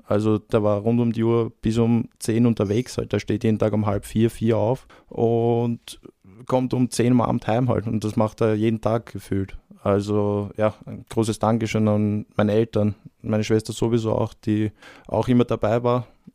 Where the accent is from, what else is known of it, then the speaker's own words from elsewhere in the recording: Matzen, Lower Austria, Austria; Ja, aufgewachsen bin ich im Bezirk Gensandorf in Niederösterreich. Der Stadt, kleine Ortschaft Matzen.